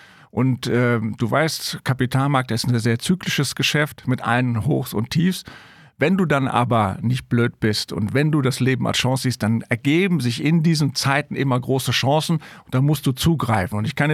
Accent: Rhineland, Germany; ich bin Rheinländer

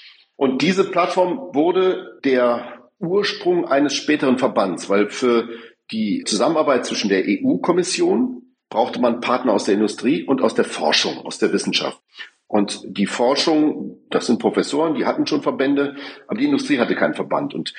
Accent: Duisburg, North Rhine-Westphalia, Germany; born there; now in Saarland, Germany; geboren in Duisburg. Heute bin ich ein Wahlsaarländer, der aber natürlich sehr viel Zeit auch im Ausland, vor allem in Brüssel, verbringt

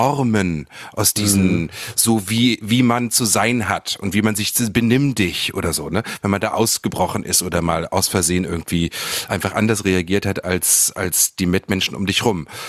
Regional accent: Germany; born or raised there

